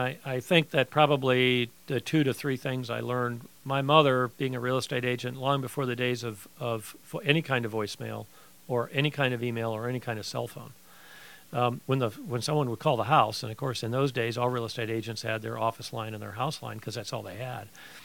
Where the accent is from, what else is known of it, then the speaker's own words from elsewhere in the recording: Akron, Ohio, United States; I was born and raised in Akron, Ohio, in an entrepreneurial family.